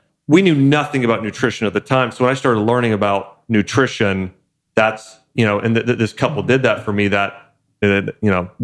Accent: Troy, Ohio, United States; Okay, I'm from Dayton.

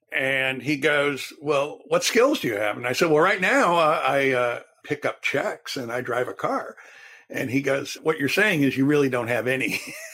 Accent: Turkey; also born or lived in Thailand; You know, I grew up in Turkey and Thailand. I didn't grow up in Illinois.

